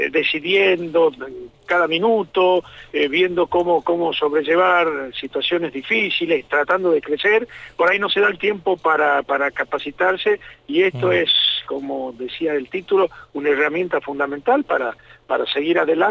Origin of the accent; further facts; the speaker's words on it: Argentina; uno como argentino no puede pensar